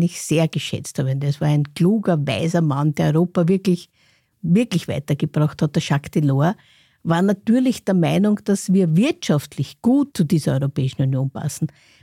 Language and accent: German; Austria; So wie uns zum Beispiel als Österreicher